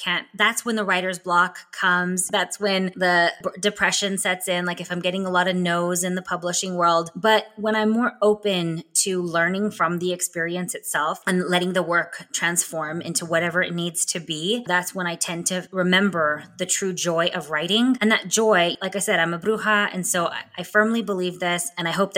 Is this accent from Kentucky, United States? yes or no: no; California, United States; where I grew up in the Imperial Valley on the Mexicali border